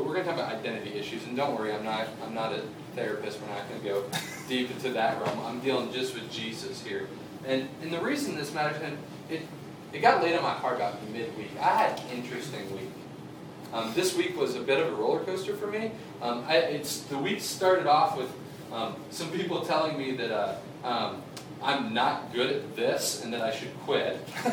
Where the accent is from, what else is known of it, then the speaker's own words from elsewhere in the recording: Cincinnati, Ohio, United States; now in Wisconsin, United States; and I moved to Wisconsin. I'm from Cincinnati, where baseball is everything.